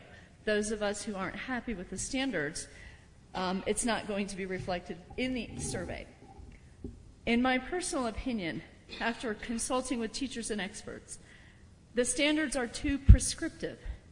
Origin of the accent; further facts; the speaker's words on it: Monument, United States; I'm from Monument. I have three kids in school there